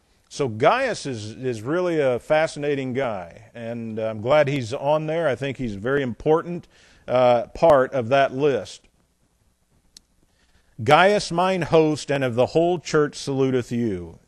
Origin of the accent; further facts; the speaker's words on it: Indiana, United States; And I know as growing up in Indiana, the Indiana had a motto.